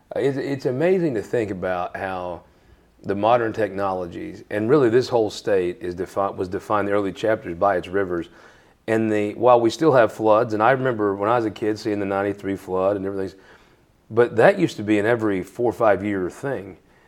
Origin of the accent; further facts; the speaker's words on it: Missouri, United States; And I'm from Southeast Missouri. I mean, every town in Southeast is on top of a hill because before then there was just a swamp.